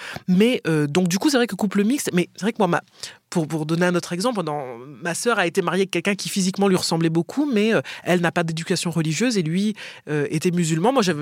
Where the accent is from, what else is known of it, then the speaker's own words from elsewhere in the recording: Martinique; pour moi, être de Martinique, être une femme noire